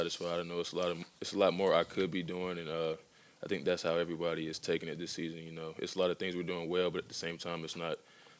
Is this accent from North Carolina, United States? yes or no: yes; North Carolina, United States; watching UNC, being that I'm from North Carolina, so I was always tuned